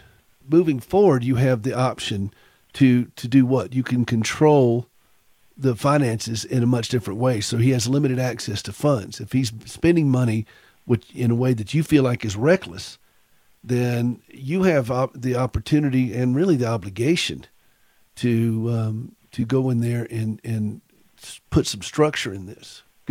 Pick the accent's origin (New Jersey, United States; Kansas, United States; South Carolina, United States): South Carolina, United States; South Carolina? Well, that's where I'm from, Mary.